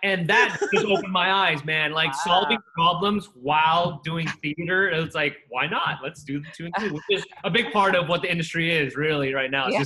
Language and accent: English; Costa Rica; moved away; You know, I came here from Costa Rica and it was just a new land, new country. You know, I grew up watching Knight Rider as a kid.